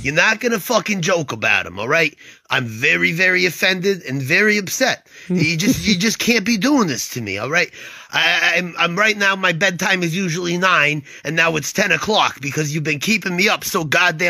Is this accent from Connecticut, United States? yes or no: yes; Waterbury, Connecticut, United States; I'm fucking Italian. Although I grew up in Waterbury, I'm off the boat, as they say.